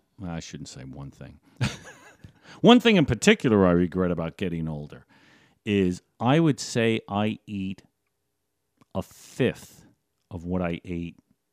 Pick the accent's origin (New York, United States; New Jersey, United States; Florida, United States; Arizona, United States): New Jersey, United States; Lake Stockholm; I grew up in Lake Stockholm, folks. Yep. Lake Stockholm, New Jersey. It was part of a archipelago, if you will, of lake communities comprising five lakes that were known as Stockholm.